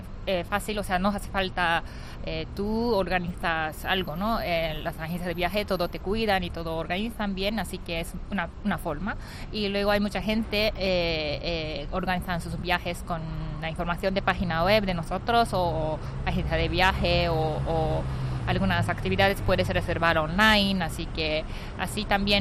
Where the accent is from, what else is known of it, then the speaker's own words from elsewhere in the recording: Japan; Spanish is a second language; soy japonesa